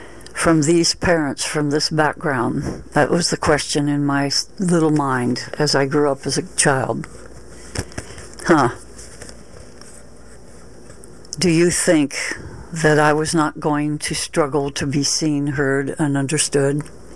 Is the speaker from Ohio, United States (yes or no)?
yes; Cleveland, Ohio, United States; born there; I was born in Cleveland, Ohio, where my dad was on the run in June.